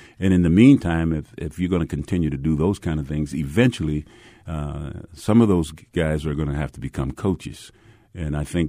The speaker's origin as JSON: {"language": "English", "region": "Texas", "country": "United States", "tie": "born or raised there", "said": "Even though I was raised in the Segundo Barrio or the Pujido Ward"}